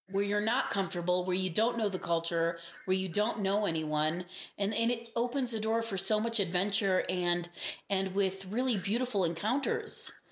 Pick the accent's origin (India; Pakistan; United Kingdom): Pakistan; I'm sure you and I have discussed that I grew up in Pakistan, and when I was over there, you know, this was decades ago